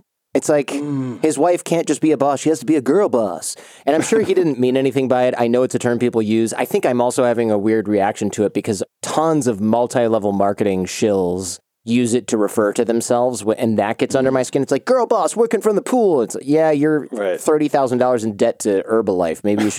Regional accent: Troy, Michigan, United States; They're actually from my hometown of Troy, Michigan

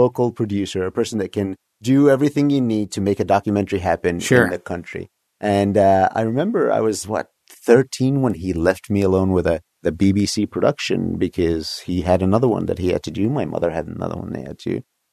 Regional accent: Egypt; I grew up in Egypt.

